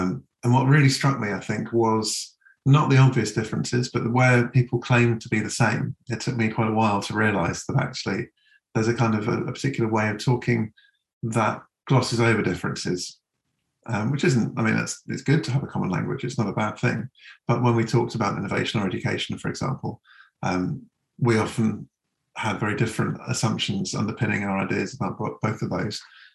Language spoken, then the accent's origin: English; England, United Kingdom; one of the interesting things about being English when you go to work in Europe is understanding that you don't own your language.